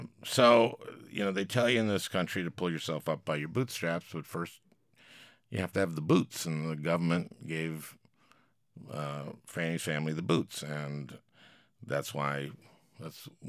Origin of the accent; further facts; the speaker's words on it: St. Louis Park, Minnesota, United States; and I was growing up in Minnesota and in St. Louis Park, and I just felt like I could do anything.